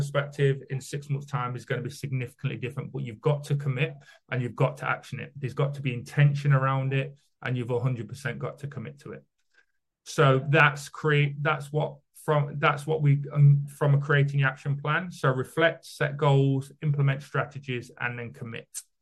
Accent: United Kingdom; I'm British, so am I.

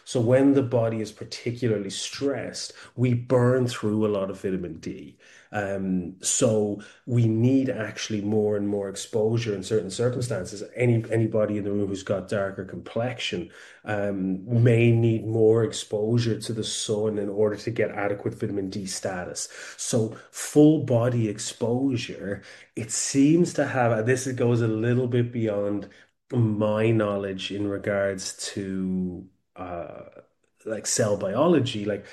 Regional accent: Ireland; I come from Ireland and we're very seafood orientated

